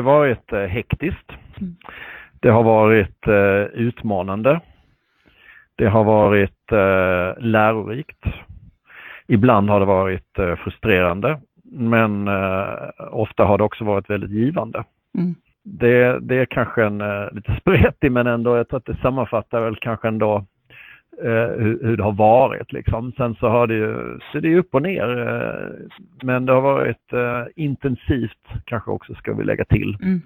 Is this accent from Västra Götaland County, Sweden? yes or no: no; Skåne, Sweden; Jag är skåning och jag har ett fantastiskt kul jobb.